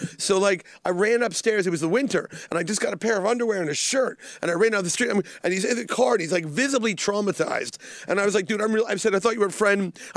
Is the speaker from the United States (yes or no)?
yes; Baltimore, Maryland, United States; I'm from Baltimore.